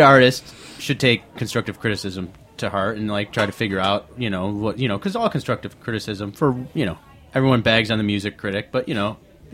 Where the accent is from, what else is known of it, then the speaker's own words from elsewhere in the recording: Buffalo, New York, United States; I don't really have any good questions for that. That's where I'm from.